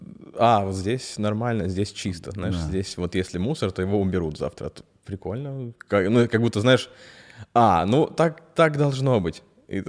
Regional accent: Zheleznogorsk, Kursk Oblast, Russia; я из Курской области

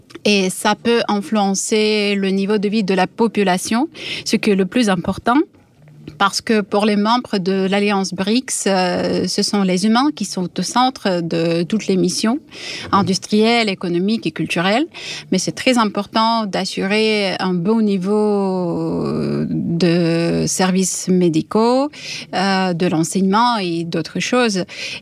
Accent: Perm, Perm Krai, Russia; de ma région natale, de Perm

